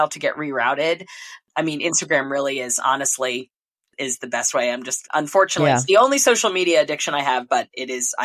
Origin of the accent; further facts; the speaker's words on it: Gainesville, Florida, United States; targeted, again, my hometown, Gainesville, Florida, when I was 15 years old